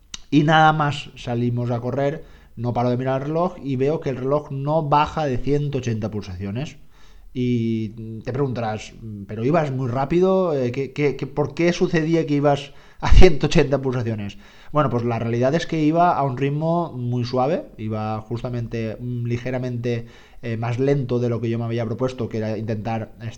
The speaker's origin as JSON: {"language": "Spanish", "town": "Dénia", "region": "Valencian Community", "country": "Spain", "said": "Aquí en Denia, de donde soy yo, la verdad es que ha hecho frío"}